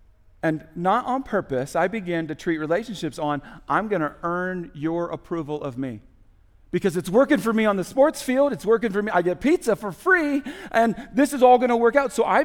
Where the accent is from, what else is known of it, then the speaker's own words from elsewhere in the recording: Indiana, United States; I grew up in Indiana playing basketball where there wasn't class basketball at the time.